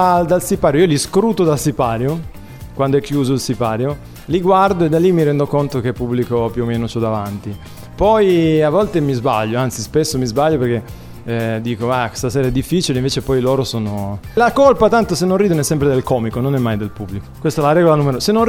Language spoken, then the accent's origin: Italian; Genoa, Liguria, Italy; accent: Genoese; now in Milan, Italy; sono cresciuto a Genova, quindi ho preso la cadenza genovese, se voglio parlare. Poi mi sono trasferito a Milano, cioè, Milano è questo. Invece le origini sono pugliesi, quindi da piccolo, pugliesi e siciliani